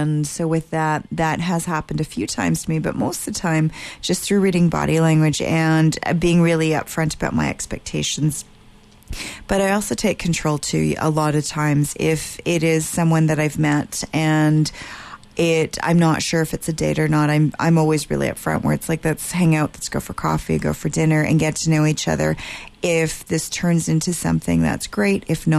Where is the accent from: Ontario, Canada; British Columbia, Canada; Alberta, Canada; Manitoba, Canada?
British Columbia, Canada; Vancouver; I'm born and raised in Vancouver, and I'm kind of a small town girl in the big city.